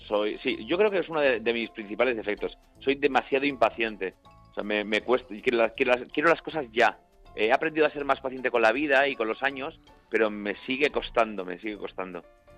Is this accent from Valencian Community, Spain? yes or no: yes; Benicàssim, Valencian Community, Spain; sobre todo en mi playa de Benicàssim, de mi tierra